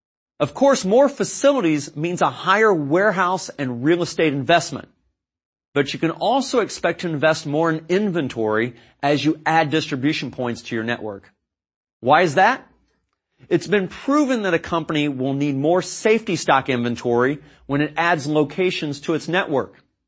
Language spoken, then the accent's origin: English; Columbus, Ohio, United States; This helps to explain why my hometown, Columbus, Ohio, is known as a distribution city.